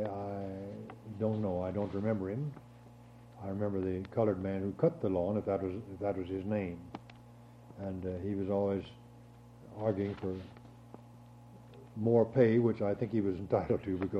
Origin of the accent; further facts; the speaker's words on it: Pennsylvania, United States; born there; my brother and sister were both born in Kentucky. I was born in Pennsylvania.